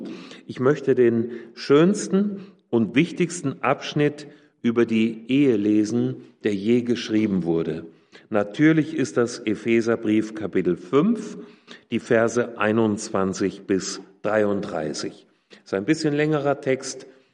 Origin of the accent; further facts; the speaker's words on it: Hesse, Germany; Ich komme aus dem Landkreis Fulda aus Hessen.